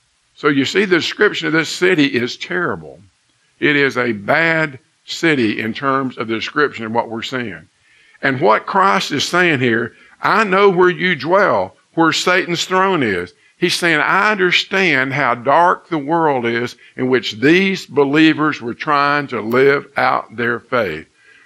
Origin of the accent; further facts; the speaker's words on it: Cleveland, United States; Of course, I say Cleveland. Oh, how's Ohio? I have to explain there's 13 Clevelands, and Cleveland is the second.